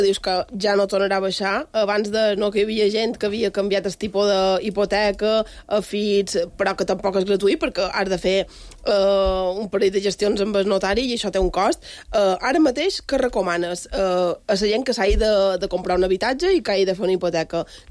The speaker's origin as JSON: {"language": "Catalan", "region": "Balearic Islands", "country": "Spain", "said": "Tampoc sap que som de Menorca, però bé, un petit desastre de la moda, diu ell."}